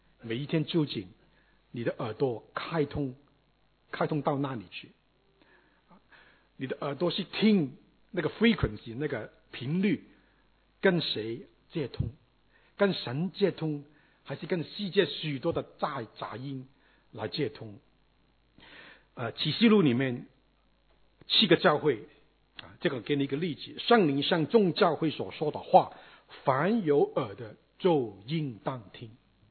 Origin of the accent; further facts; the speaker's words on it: China; 当然我们中国人是非常好的，听不是单单听啊。